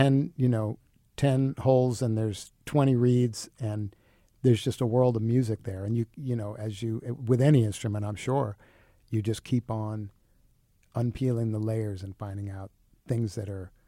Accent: New York, United States; moved away as an adult; now in Greencastle, United States; I moved here from New York to live in Indiana years ago to move to Bloomington when I was a college student.

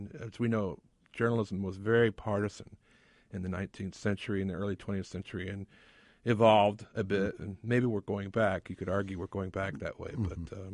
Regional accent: Goshen, United States; Gerald Ford was going to come speak in my hometown of Goshen, and I was very excited about that.

